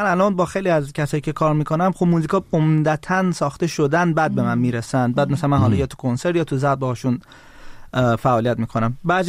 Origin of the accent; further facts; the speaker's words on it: Tehran, Tehran Province, Iran; moved away; من چون خودم بچه اکباتان